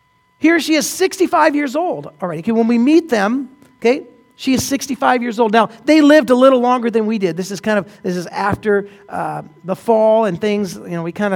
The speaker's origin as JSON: {"language": "English", "region": "Oregon", "country": "United States", "tie": "born or raised there", "said": "My wife is Canadian, and I grew up here in Oregon, and I took her away from her family. We moved here in Oregon."}